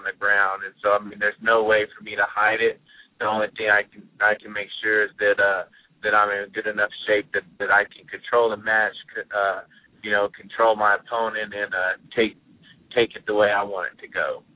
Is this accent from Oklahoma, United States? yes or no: yes; Moore, Oklahoma, United States; just for everybody to keep my hometown of Moore, Oklahoma, in their thoughts and prayers.